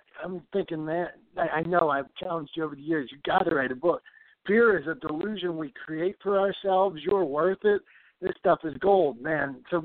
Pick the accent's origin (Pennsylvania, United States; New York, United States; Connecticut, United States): Pennsylvania, United States; Addiction's big in this area. I'm from Pennsylvania.